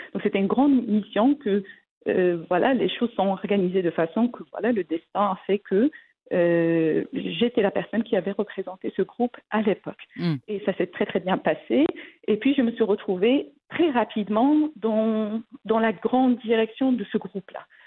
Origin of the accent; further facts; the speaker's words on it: Morocco; moved away; Oui, mais je parle justement le marocain. Bon, ça fait très longtemps que j'ai quitté le Maroc, mais je le garde dans mon cœur.